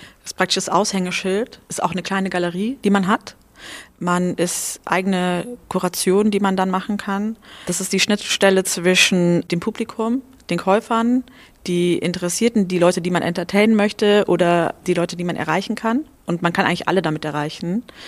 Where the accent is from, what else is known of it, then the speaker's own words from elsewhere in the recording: Frankfurt, Hesse, Germany; Ich komme aus Frankfurt.